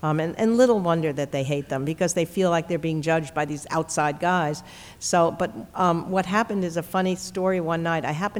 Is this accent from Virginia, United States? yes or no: no; New York, United States; the owner of the old Brooklyn Dodgers, who had moved them, taken them away from us growing up in New York to Los Angeles